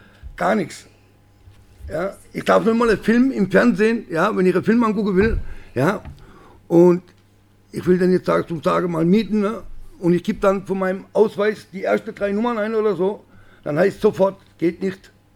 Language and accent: German; Freiburg, Baden-Württemberg, Germany; born there; Ich bin 1968 in Freiburg geboren worden. Meine Eltern waren Arbeitslager, Konzentrationslager, sind dann staatenlos geworden.